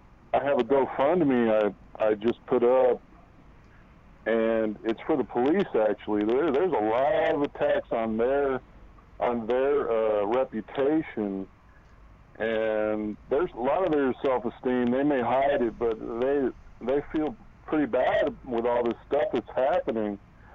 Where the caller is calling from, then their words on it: Mesquite, Texas, United States; I'm over here in Mesquite.